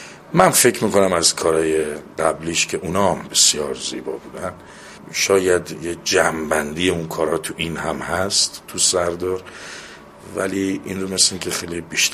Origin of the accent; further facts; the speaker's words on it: Azerbaijan, Iran; پدر من آذربایجانی، ما خودمون آذری هستیم دیگه